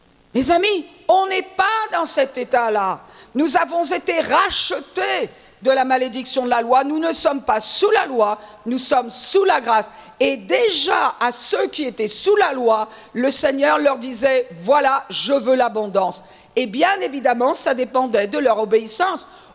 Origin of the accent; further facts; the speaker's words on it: Brittany, France; Et comme je suis bretonne et que j'aime le son du vent, ça allait.